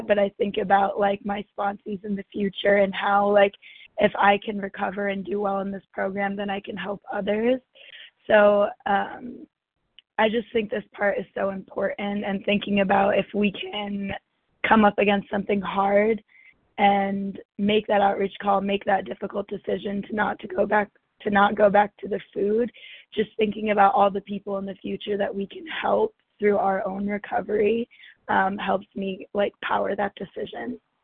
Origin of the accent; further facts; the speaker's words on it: Denver, Colorado, United States; I'm from Denver, Colorado, recovering compulsive overeater.